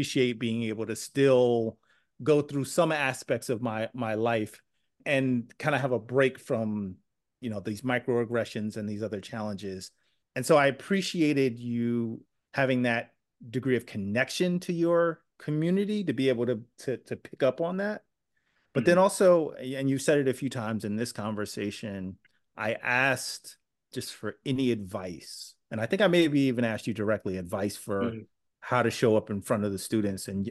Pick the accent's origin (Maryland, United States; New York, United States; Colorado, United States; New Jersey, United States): New Jersey, United States; I'm a brother from Jersey, right? I'm a Black man and I'm dyslexic.